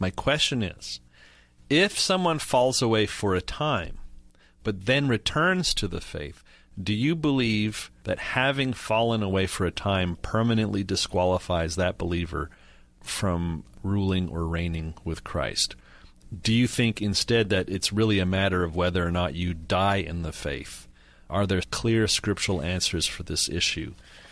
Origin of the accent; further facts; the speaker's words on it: Pointe-Claire, Quebec, Canada; my hometown in Montreal, Pointe Claire